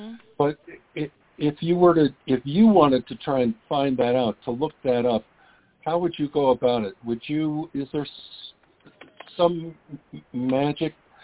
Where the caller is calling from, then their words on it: Aurora, Colorado, United States; I'm calling you from Aurora, Colorado.